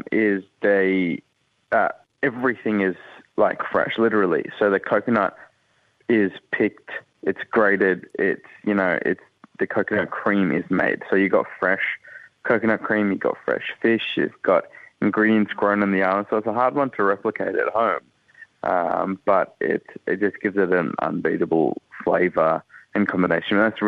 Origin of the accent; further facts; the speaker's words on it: Australia; growing up in Australia, kind of like, you want to be Australian